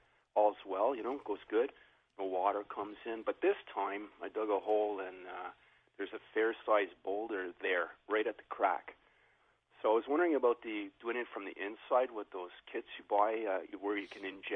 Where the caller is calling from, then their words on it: LaSalle, Quebec, Canada; From LaSalle.